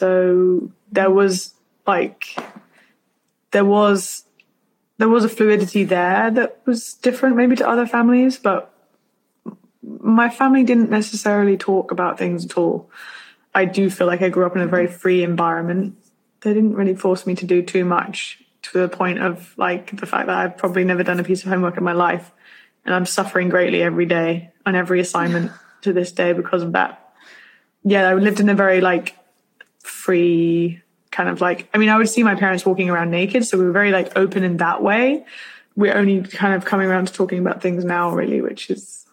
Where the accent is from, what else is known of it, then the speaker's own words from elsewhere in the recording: United Kingdom; So I'm so British.